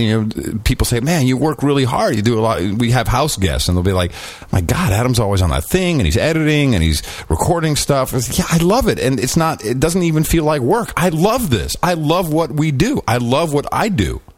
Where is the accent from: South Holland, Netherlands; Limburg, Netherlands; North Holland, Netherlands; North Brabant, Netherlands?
North Holland, Netherlands; Amsterdam; I grew up in Amsterdam. I saw it working quite well, thank you.